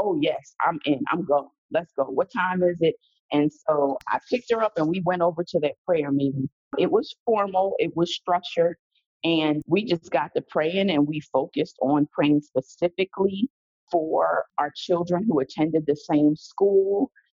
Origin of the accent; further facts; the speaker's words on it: Philadelphia, Pennsylvania, United States; I'm from Philly, one was from New York, one was from Chicago, one was from Long Beach.